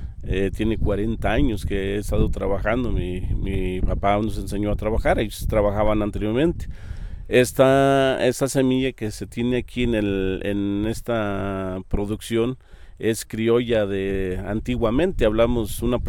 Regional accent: Mexico; nosotros como ahora sí como mexicanos

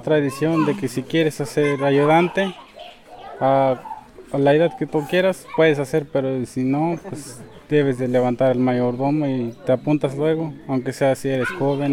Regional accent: Atempa, Veracruz, Mexico; Yo soy de aquí de Atempa, en Lomatán, Veracruz

